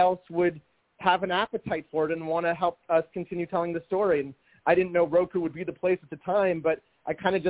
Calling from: Los Angeles, California, United States; No, in Los Angeles.

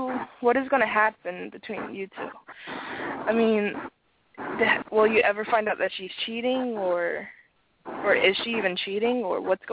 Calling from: Florida, United States; I'm calling from Florida, actually.

